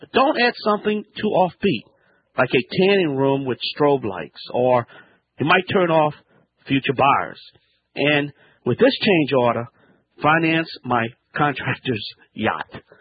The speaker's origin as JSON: {"language": "English", "region": "Louisiana", "country": "United States", "said": "from the Bayou Land."}